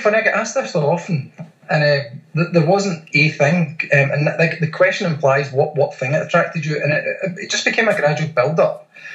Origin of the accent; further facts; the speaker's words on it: Scotland, United Kingdom; accent: Scottish; so obviously I'm Scottish, you can tell that by the accent